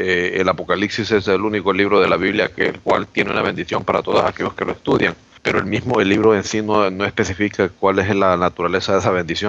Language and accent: Spanish; Honduras; De donde yo vengo, en Honduras, lo toman de una manera bien literal, hermano.